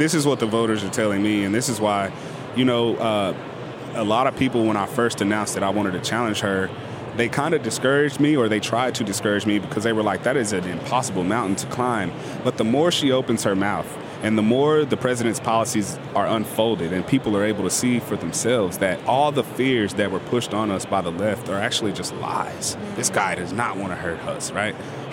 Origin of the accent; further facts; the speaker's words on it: Texas, United States; I'm born and raised in Texas versus her being born in Missouri